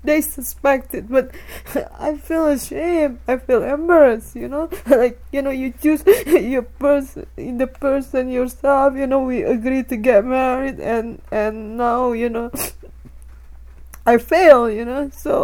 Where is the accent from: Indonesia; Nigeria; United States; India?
Indonesia; English is a second language; moved away; When I came out from Indonesia, I don't have anybody, and then I by myself, you know.